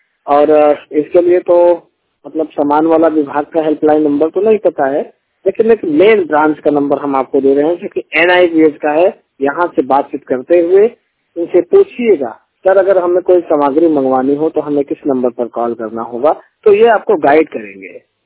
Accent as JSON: {"language": "Hindi", "town": "Mirzapur", "region": "Uttar Pradesh", "country": "India", "said": "जो कि आप भी एक मिर्जापुर के ही वासी हैं। और मैं बड़ा खुश हूँ कि हमारे जिला से इतने दिनों के बाद, इतने सालों के बाद कोई आया है"}